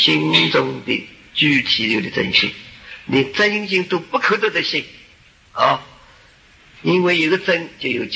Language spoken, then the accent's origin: Chinese; China; 像我们中国人说，哎呀，成千上万哦